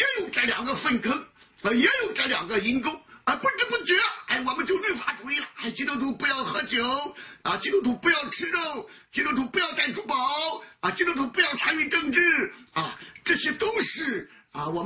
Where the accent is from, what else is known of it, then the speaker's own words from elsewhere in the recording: China; 过去我们中国人特别喜欢五四青年了啊